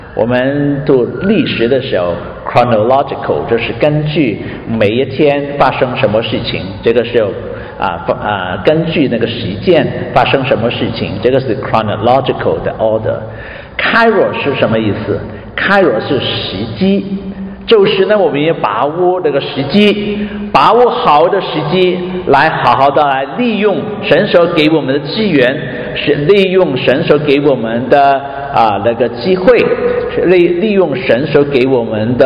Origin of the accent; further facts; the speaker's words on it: Guangdong, China; 很有那个我们广东人呢，香港人呢，他头脑这个转速很快的